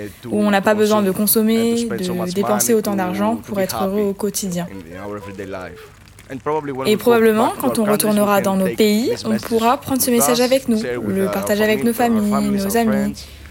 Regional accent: Romania; French is a second language; je viens de Roumanie, j'ai 40 ans

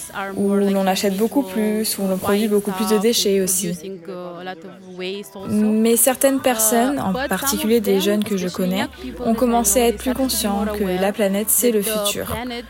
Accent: Romania; French is a second language; je viens de Roumanie, j'ai 40 ans

